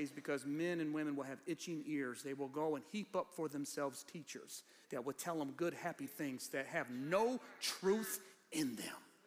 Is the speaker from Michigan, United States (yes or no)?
yes; Ecorse, Michigan, United States; I keep telling these horror stories growing up in Ecorse, but it was rough. I love Ecorse, by the way.